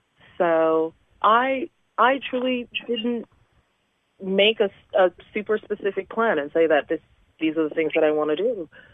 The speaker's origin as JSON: {"language": "English", "town": "Calgary", "region": "Alberta", "country": "Canada", "tie": "born or raised there", "said": "I was bullied a lot in my youth growing up in Calgary."}